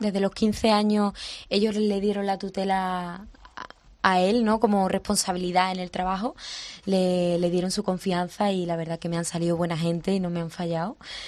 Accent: Andalusia, Spain

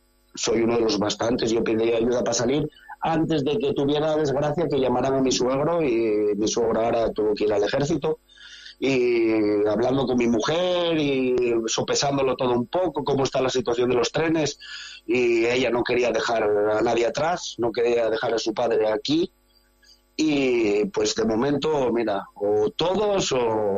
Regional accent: La Felguera, Asturias, Spain; De la cuenca, …, de la Felguera.

